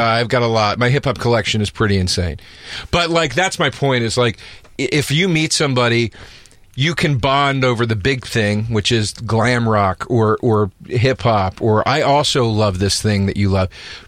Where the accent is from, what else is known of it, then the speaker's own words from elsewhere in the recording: Philadelphia, Pennsylvania, United States; I'm from Philly.